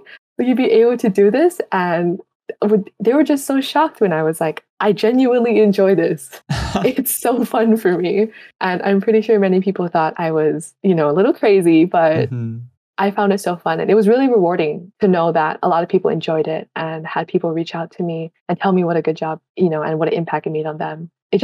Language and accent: English; Honolulu, Hawaii, United States; I am from Honolulu, Hawaii, and I am a marketing student and I'm adding on a Chinese major as well. I actually study in Seattle, but due to COVID, I've moved back home with my family and I've been here ever since.